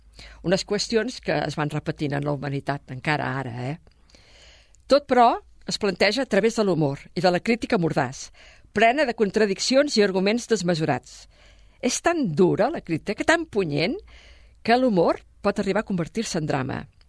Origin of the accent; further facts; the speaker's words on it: Sabadell, Catalonia, Spain; Com a sabadellenca, vull recordar que Pep Ambrós, Josep Julien, són dos actors nascuts i formats a la nostra ciutat.